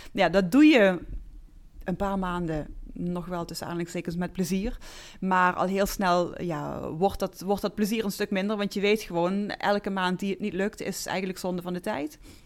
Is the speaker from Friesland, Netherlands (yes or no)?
no; Heerlen, Limburg, Netherlands; Ik ben 43. Ik kom uit Heerlen.